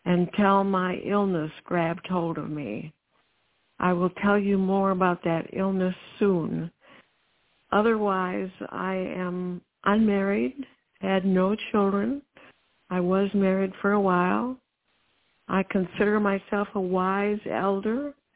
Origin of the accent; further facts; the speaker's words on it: La Crosse, Wisconsin, United States; moved away as an adult; I was raised in La Crosse, but left for 40 years. I first of all joined the Air Force